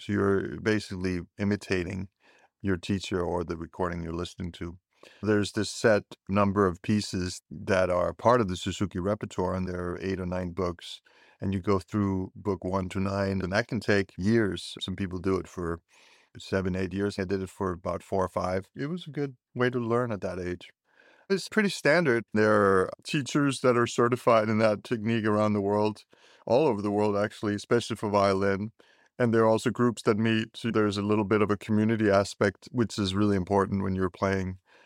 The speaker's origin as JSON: {"language": "English", "town": "Hellerup", "region": "Capital Region of Denmark", "country": "Denmark", "tie": "born or raised there", "second_language": "English", "said": "I grew up in Hellerup, the suburb to Copenhagen. It's a little bit north of the city and very safe and pure."}